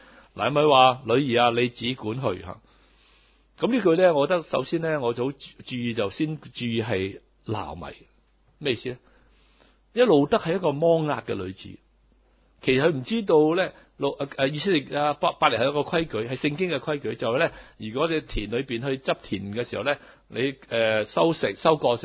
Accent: Hong Kong; 一般我哋香港人呢用咗沙士嘅經驗

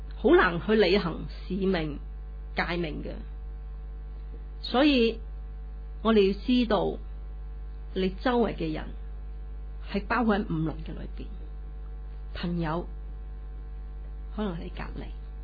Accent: Hong Kong; 比我们香港人更难比我们香港人更难

